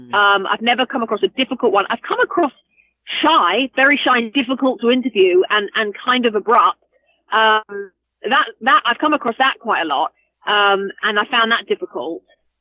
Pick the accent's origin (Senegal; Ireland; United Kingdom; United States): United Kingdom; Ealing, London; I'm a girl from Ealing in London.